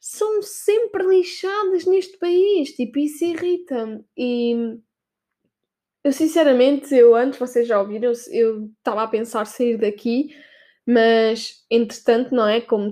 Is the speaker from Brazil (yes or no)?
no; Portugal; custa mesmo muito ver pessoas como nós, portugueses, que são super esforçadas